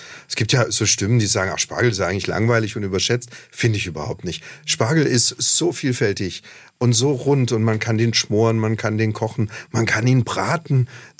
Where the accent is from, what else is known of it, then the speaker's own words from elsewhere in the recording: Ravensburg, Baden-Württemberg, Germany; Naja, ich bin in Ravensburg aufgewachsen.